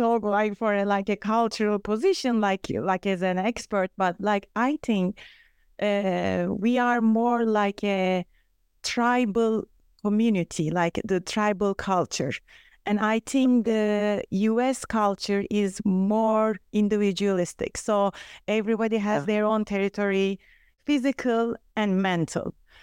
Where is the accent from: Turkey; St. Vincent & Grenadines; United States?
Turkey; I'm originally from Turkey.